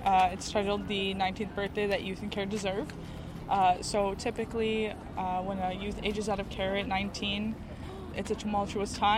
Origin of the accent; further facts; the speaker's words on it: Winnipeg, Manitoba, Canada; As a previous youth in care, I grew up in Winnipeg. I moved out here a couple years ago